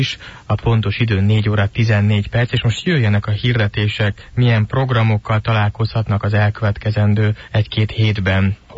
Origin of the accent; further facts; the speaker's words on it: Budapest, Hungary; Ezt én is el tudom mondani, hiszen ott születtem, ott is nőttem föl